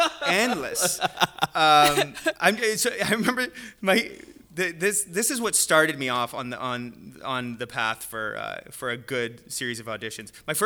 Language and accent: English; Calgary, Alberta, Canada; I'm like, oh, I'm from Calgary.